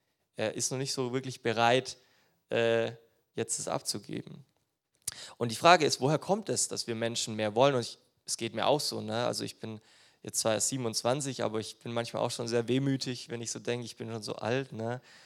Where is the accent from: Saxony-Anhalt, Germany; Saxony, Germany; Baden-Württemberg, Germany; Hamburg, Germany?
Baden-Württemberg, Germany; Ich wohne gerade relativ weit weg von meiner Heimat, von der Schwäbischen Alb, und ich komme nicht so oft nach Hause.